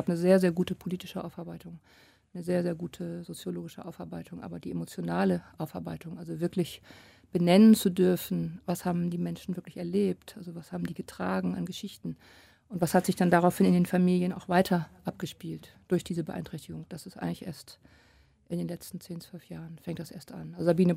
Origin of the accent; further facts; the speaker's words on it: Hamburg, Germany; ich bin ja aus Hamburg